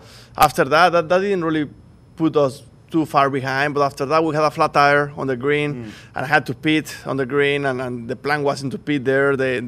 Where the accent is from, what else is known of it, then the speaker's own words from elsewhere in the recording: Mexico; English is a second language; now in United States; I grew up in Mexico, but the very first time I moved to the U.S. was here.